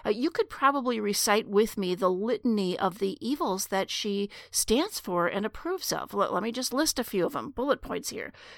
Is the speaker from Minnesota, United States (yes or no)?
yes; Minnesota, United States; And I'm a girl from Minnesota, so I know that one well.